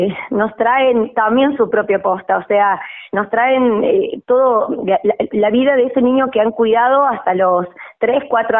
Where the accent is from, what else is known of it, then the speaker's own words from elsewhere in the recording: Córdoba, Argentina; now in Río Tercero, Argentina; Yo, mira, confieso que yo vengo de la ciudad de Córdoba.